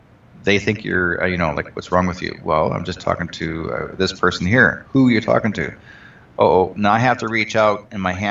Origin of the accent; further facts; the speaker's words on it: Manitoba, Canada; I was actually originally from Manitoba in the eastern coast of Canada.